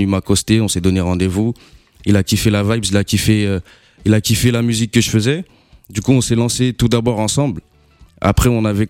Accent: Mantes-la-Jolie, Île-de-France, France; born or raised there; also born or lived in Réunion

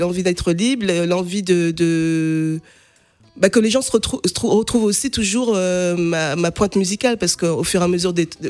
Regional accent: Guinea-Bissau; je viens de la Guinée-Bissau et je parle le Manjak, c'est une langue la langue de mon ethnie.

